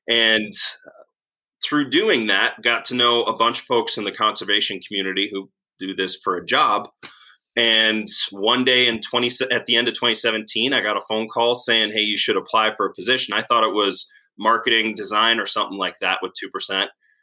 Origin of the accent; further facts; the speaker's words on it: Wisconsin, United States; Yeah, so I grew up in the Midwest in Wisconsin.